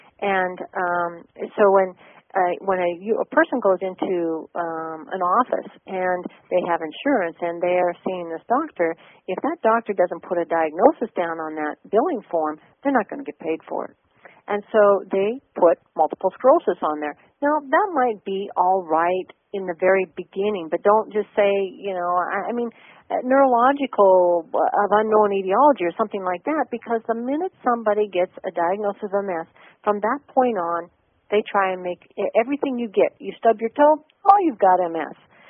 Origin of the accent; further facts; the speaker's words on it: Helena, Montana, United States; He was a doctor in my hometown of Helena, Montana.